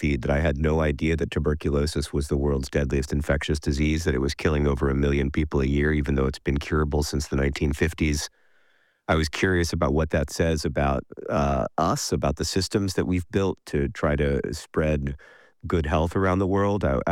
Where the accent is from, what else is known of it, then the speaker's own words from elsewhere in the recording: Indiana, United States; from Kansas to my home state of Indiana.